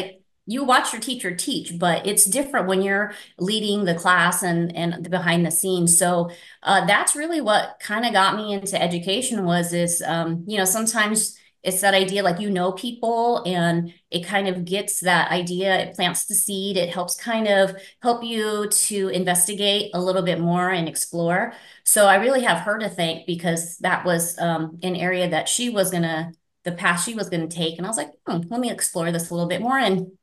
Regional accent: California, United States; So I grew up here in Orange County. Our family came to the Westminster area in 1980. So I was four at the time.

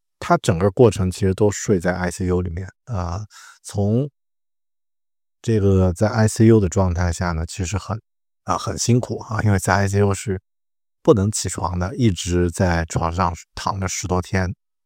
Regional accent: Kunming, Yunnan, China; now in Auckland, New Zealand; 那么于是呢我又第二次紧急从奥克兰呢飞回了我的家乡昆明

